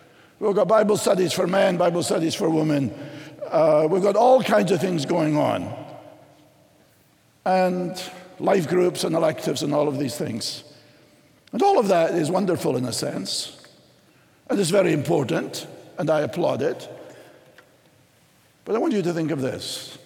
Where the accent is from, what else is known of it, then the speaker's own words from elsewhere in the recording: Scotland, United Kingdom; But my identity is not that I am Scottish.